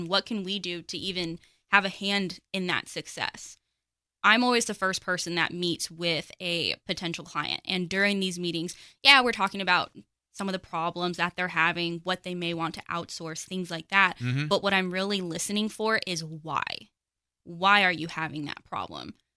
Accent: Pottsboro, Texas, United States; also born or lived in Las Vegas, United States; So I am from Pottsboro. I spent about 15 years in the big city of Las Vegas before I moved out to Texas

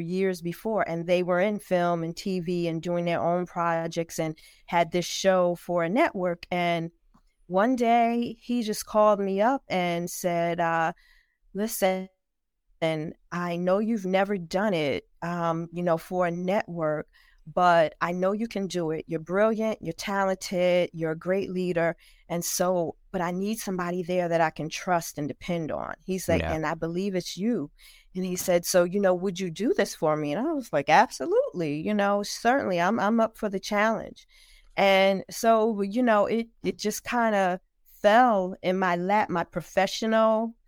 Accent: New Jersey, United States; I'm born and raised, proud native of New Jersey.

